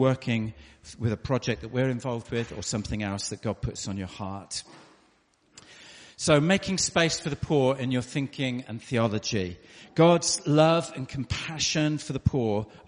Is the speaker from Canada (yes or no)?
no; Wales, United Kingdom; moved away as an adult; now in Southampton, United Kingdom; But I'm not from Yorkshire. You may have picked that up from my accent. Have a guess. Where am I from? I'm from the south, really. Yeah, so grew up in South Wales, but moved to Southampton as an adult. Been there for most of my life.